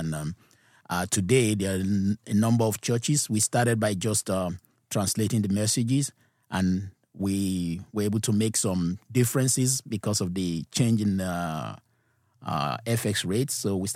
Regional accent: Nigeria; born there; Yes, I was born in Nigeria.

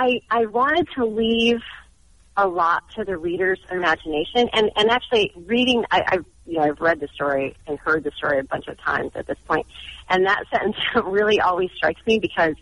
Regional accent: California, United States; I grew up in Southern California.

